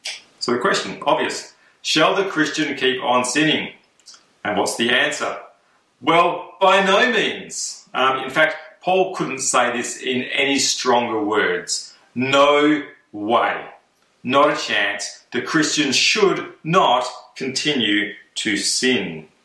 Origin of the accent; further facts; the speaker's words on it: Katanning, Western Australia, Australia; So I grew up in Katanning on a farm